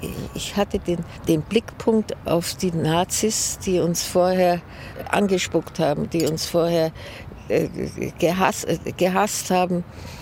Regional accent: Munich, Bavaria, Germany; Und München, Bayern, Deutschland, das ist meine Heimat

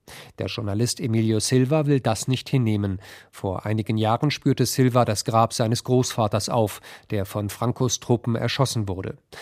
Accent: Germany; Ich glaube, wir müssen uns immer wieder auch als Deutsche klar machen

